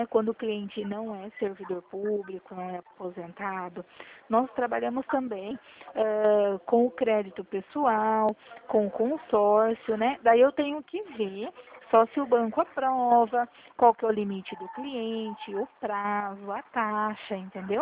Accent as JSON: {"language": "Portuguese", "region": "São Paulo", "country": "Brazil", "said": "Eu sou do interior de São Paulo"}